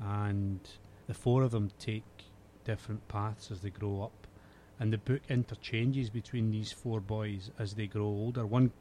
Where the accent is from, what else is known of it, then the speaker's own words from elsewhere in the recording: Scotland, United Kingdom; because I'm from Scotland.